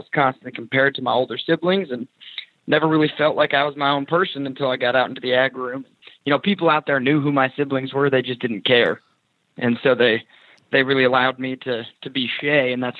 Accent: Bend, Oregon, United States; I grew up in Bend, Oregon. So it's a town of about 100,000 people, Central Oregon. If you're looking at a map of the state, it'll say Oregon across the state. I'm from in between the R and the E.

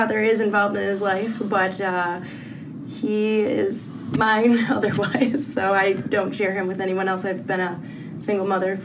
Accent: Oakland, Illinois, United States; now in Florida, United States; I'm from Oakland, Illinois, which is right outside of Chicago. And I have been living here in Florida for 11 years

